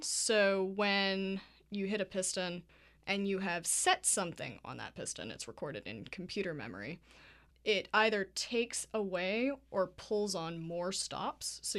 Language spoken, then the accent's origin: English; Louisiana, United States; Though I am from Louisiana and my dad is from Alabama, my mom is Canadian and southern accents are not exactly her thing.